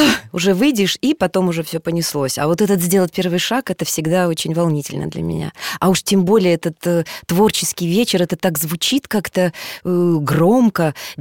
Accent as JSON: {"language": "Russian", "town": "Omsk", "region": "Omsk Oblast", "country": "Russia", "accent": "Siberian", "said": "поскольку я девочка из Омска приехала, естественно, у меня был говор."}